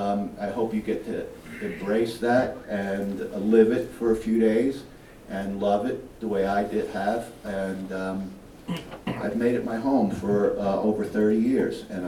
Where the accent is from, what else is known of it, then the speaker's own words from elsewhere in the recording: Brooklyn, New York, United States; born there; now in Colorado, United States; As I said, I was born in Brooklyn, New York, moved here, became a humble bus driver